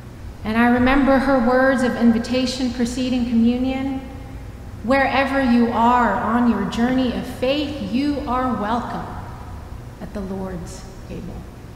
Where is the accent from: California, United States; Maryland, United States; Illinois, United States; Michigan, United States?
Maryland, United States; Baltimore; starting my life over in my hometown of Baltimore